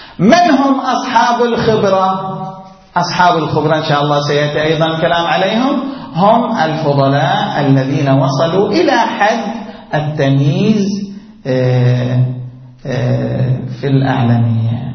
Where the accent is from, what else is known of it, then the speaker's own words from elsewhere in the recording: Qatif, Eastern Province, Saudi Arabia; قلنا البارحة أن في بلدنا القطيف عينوا 3 من المراجع